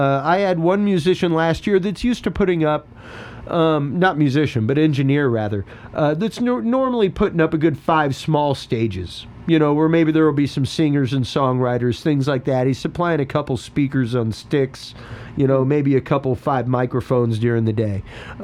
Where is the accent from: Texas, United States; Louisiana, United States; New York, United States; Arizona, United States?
Louisiana, United States; Even me as a Cajun, we're in danger of losing a lot of our culture because it's not written down